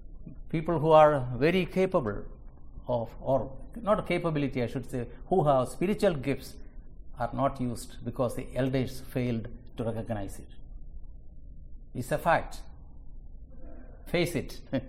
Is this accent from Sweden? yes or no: no; India; moved away; my home church when I came from India is doing it